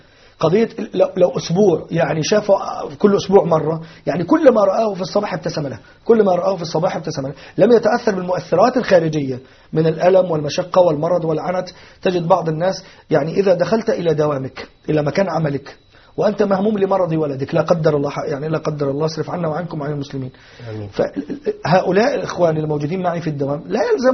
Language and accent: Arabic; Egypt; أو يقولوا عندنا في مصر الصعيدة